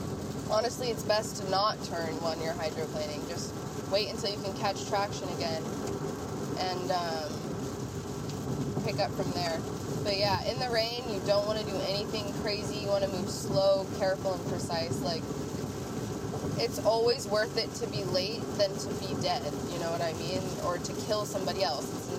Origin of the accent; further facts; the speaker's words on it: Oregon, United States; now in California, United States; Holy crap, guys. I'm from Oregon. We just drive right through it.